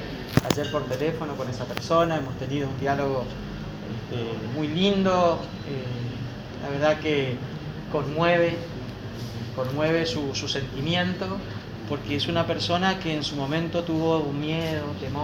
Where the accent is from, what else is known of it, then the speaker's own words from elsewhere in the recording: San Pedro, Misiones, Argentina; ustedes no se olviden que yo vengo de San Pedro, nosotros sabemos muchas veces quiénes son los que van y vienen a Brasil todos los días